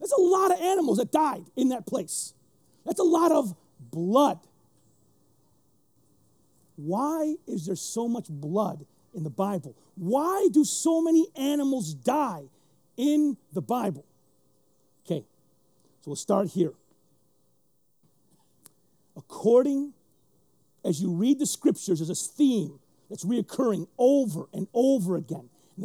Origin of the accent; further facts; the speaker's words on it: Flint, Michigan, United States; I am not a farmer. I grew up in Flint Town.